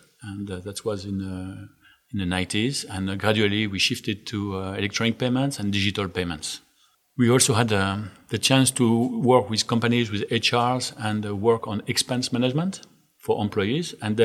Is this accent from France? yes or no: yes; France; moved away as an adult; So I was born and raised in France.